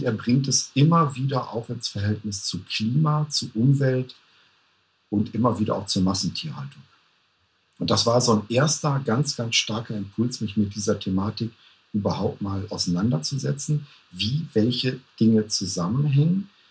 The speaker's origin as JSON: {"language": "German", "town": "Münster", "region": "North Rhine-Westphalia", "country": "Germany", "said": "ich komme aus Münster, bin 53 Jahre"}